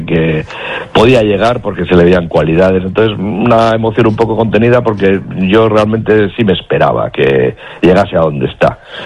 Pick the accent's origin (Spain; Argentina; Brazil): Spain; Basauri, Basque Country; Yo soy de Basauri, vamos.